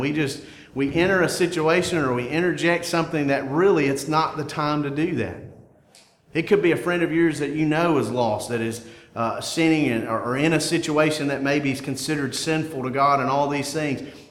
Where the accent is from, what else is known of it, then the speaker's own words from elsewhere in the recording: United States; it's hard for me as an American.